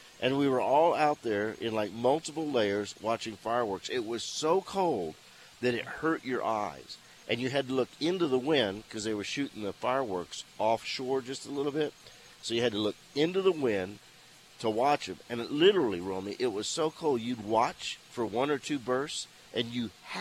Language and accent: English; Louisiana, United States; the young man from Louisiana comes from a town that's not more than 5 miles from my hometown in Louisiana.